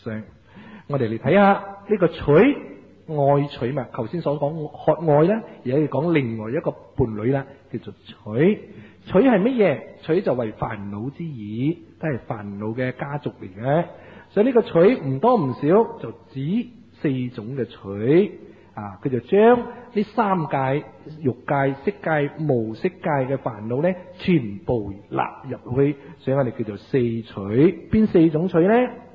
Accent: Malaysia; 咁我哋马来西亚人嘅拜拿督公咧，所以我哋香港信徒嚟嘅

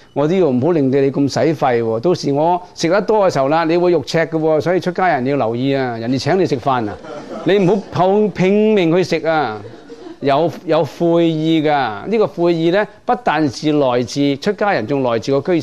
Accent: Guangdong, China; 广东我哋广东人讲咧，有一类人系咁嘅

